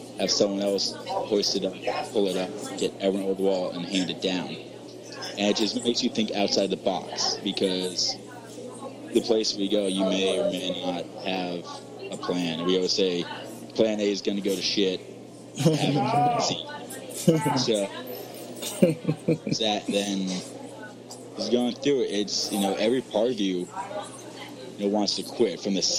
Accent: New York, United States; Went back up to Albany. I'm from New York originally.

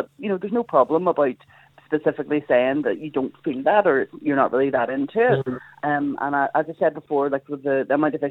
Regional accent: Belfast, Northern Ireland, United Kingdom; I would say I was from North Belfast. Like, you know, everybody from Belfast always says they're, you know, from the east, north, south or west.

